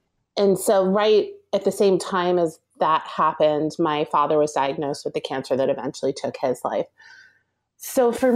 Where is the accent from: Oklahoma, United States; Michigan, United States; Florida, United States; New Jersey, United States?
New Jersey, United States; So the sort of short version-ish is I grew up in Jersey.